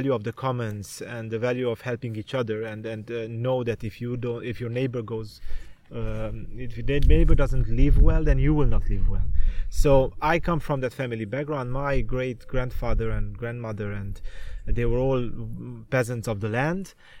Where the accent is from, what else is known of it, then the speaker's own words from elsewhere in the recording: Romania; So I come from Romania, which is in Eastern Europe, and it's one of the largest peasant populated countries in modern Europe right now.